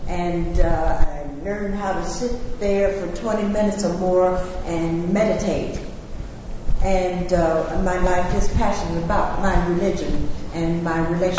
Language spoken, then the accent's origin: English; Chevy Chase, Maryland, United States; I'm from Chevy Chase, Maryland. That's a suburb of Washington, D.C. also.